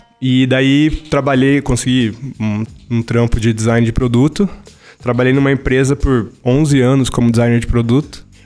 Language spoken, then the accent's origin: Portuguese; Arapoti, Paraná, Brazil; moved away as an adult; now in Curitiba, Brazil; Na verdade, eu sou do interior do Paraná, de uma cidade bem pequena, chamada Araputi. Tem cerca de 20 mil habitantes, então é bem pequenininha mesmo.